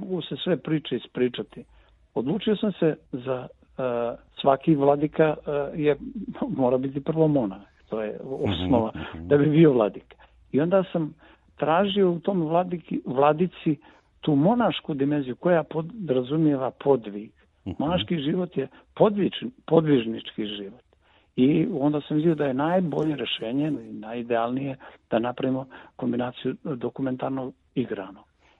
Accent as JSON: {"language": "Serbian", "country": "Montenegro", "said": "zašto kažem i Crne Gore, možda mi to nisam trebao reći, zna se da živim u Crnoj Gori."}